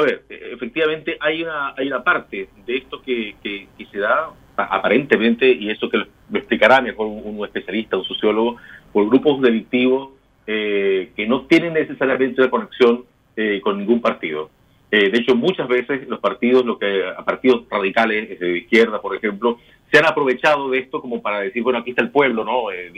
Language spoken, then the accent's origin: Spanish; Venezuela; now in Chile; personas como yo que llegamos de Venezuela hace tantos años, ¿qué venimos a buscar acá?